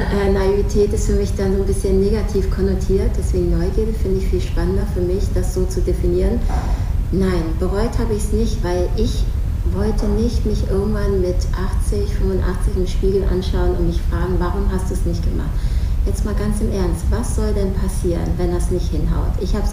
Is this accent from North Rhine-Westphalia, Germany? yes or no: no; Hamburg, Germany; born there; ich bin gebürtige Hamburgerin. Meine Wurzeln liegen in Ghana, Westafrika. Und lebe jetzt im schönen Schleswig-Holstein mit meinen beiden Kindern